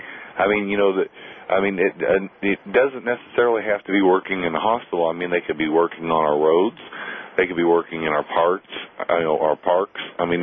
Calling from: Corydon, Indiana, United States; Corydon, which is about 30 minutes from Louisville, Kentucky.

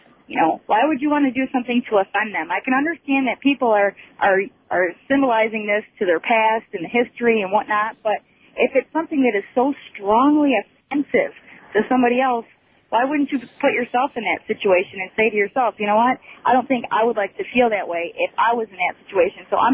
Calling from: Detroit, Michigan, United States; I'm calling from Detroit.

